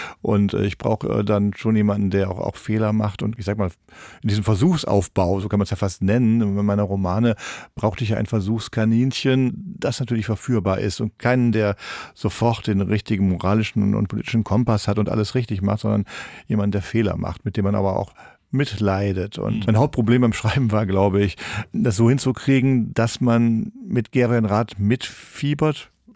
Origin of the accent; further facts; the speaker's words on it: Rhineland, Germany; das sind nicht alles Arschlöcher, ich bin auch Rheinländer.